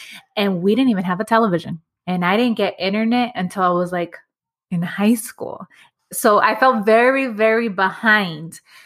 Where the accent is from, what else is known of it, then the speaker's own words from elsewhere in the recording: Los Angeles, California, United States; That experience was in a pueblo. I grew up in Los Angeles. I grew up in Echo Park. And yet that's what my household experience was like.